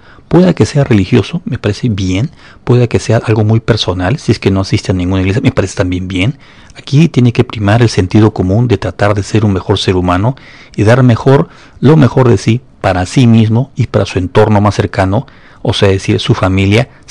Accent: Peru; now in Atlanta, United States; Soy peruano y resido aquí en Atlanta, Georgia, el año 94.

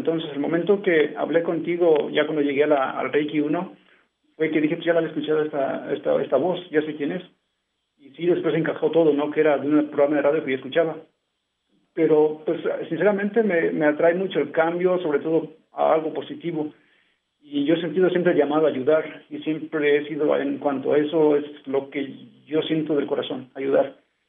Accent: Moroleón, Guanajuato, Mexico; moved away as an adult; now in Atlanta, United States; Yo nací en Moroleón, Guanajuato, México. Y pues ahí viví casi toda mi vida, desde niño hasta adulto, hasta los 27 años. Y me vine para Atlanta a los 27. Y aquí estoy desde entonces.

